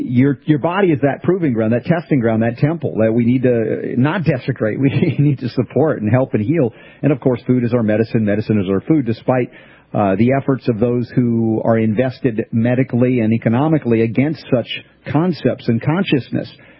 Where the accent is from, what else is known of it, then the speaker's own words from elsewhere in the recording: New York, United States; even though my accent is gone, I was a New Yorker when I had a little high voice before my voice changed as a kid.